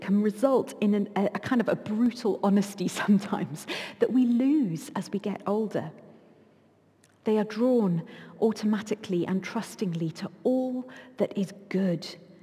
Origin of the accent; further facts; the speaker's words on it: United Kingdom; We are British and we queue. That is what we do.